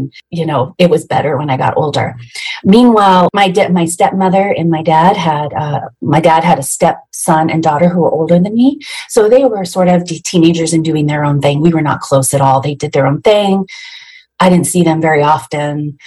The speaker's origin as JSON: {"language": "English", "region": "California", "country": "United States", "said": "I am 45 years old, and I'm from California."}